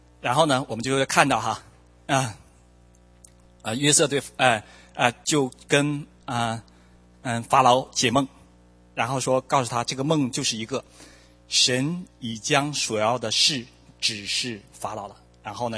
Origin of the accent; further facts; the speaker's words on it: China; 然后我们中国人常常说不客气不客气